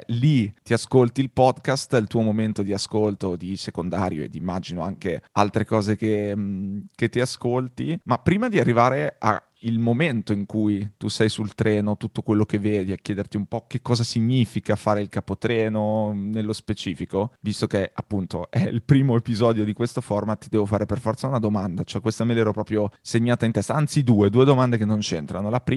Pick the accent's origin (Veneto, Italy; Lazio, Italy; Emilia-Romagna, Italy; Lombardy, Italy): Emilia-Romagna, Italy; Bologna; perché tu sei di Bologna e anch'io sono di Bologna